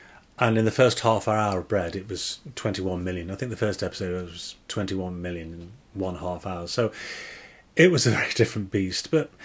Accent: Liverpool, North West England, United Kingdom; I am from Liverpool.

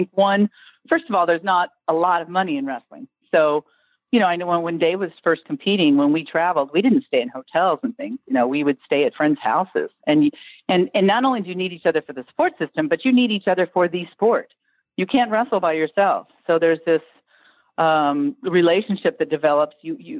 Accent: Illinois, United States; now in Oregon, United States; I was, yes, in southern Illinois, near the outskirts of St. Louis, Missouri. I still have extended family in that area.

